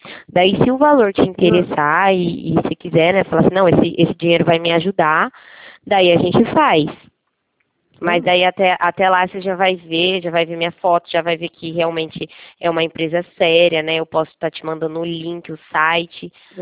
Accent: Presidente Prudente, São Paulo, Brazil; Eu sou de Presidente Prudente.

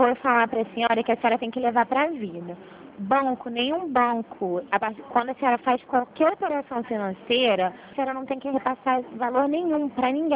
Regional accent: Rio de Janeiro, Brazil; Eu sou daqui do Rio.

